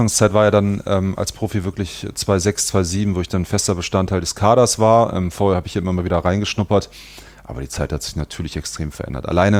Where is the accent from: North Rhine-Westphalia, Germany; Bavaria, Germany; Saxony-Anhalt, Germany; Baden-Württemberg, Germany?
North Rhine-Westphalia, Germany; Cologne; Ich hatte das Glück, ich bin hier groß geworden. Ich bin in Köln geboren, meine Eltern leben heute noch in Pulheim. Da ist mein Elternhaus, ich bin da zur Schule gegangen